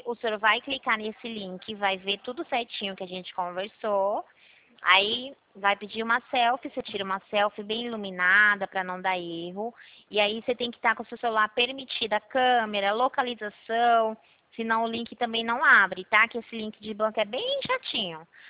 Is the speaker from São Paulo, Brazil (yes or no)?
yes; Campinas, São Paulo, Brazil; Eu sou aqui de São Paulo, de Campinas.